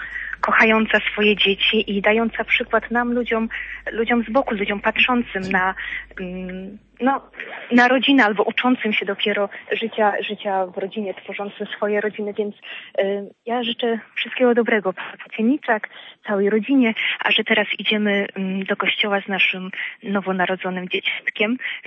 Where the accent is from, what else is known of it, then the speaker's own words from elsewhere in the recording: Toruń, Kuyavian-Pomeranian Voivodeship, Poland; jestem z Torunia.